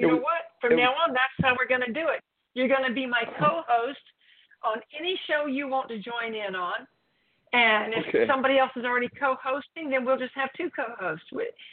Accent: South Carolina, United States; accent: South Carolina; And you guys got to hear my South Carolina accent. I used to talk like that, and then I decided I didn't like it anymore, so I quit.

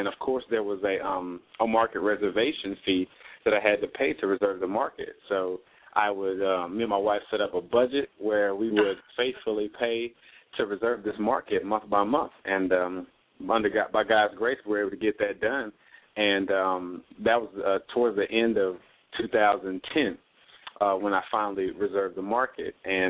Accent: Houston, Texas, United States; I grew up in Houston, which is a highly competitive basketball arena

